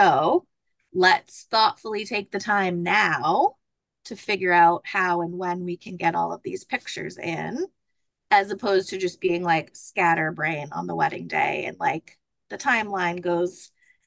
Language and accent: English; Ipswich, Massachusetts, United States; So I'm born and raised in Ipswich, Mass.